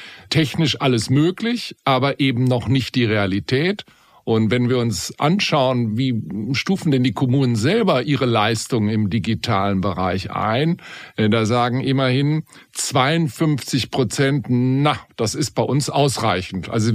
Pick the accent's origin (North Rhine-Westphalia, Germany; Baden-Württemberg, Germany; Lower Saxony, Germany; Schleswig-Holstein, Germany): North Rhine-Westphalia, Germany; Bonn; Ich bin ja Bonner, lebe schon viele Jahre hier in Bonn